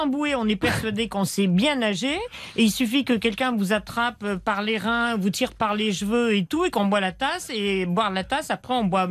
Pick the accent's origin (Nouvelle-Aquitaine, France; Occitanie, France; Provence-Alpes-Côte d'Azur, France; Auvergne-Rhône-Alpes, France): Auvergne-Rhône-Alpes, France; Grenoble; also born or lived in Paris; moi j'ai vécu à Grenoble, mais je suis née à Paris